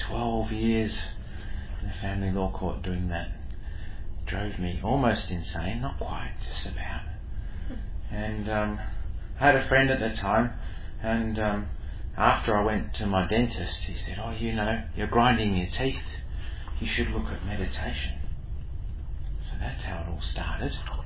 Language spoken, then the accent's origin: English; Sorrento, Western Australia, Australia; So I'm a local boy, I grew up in Sorrento, a beachside suburb.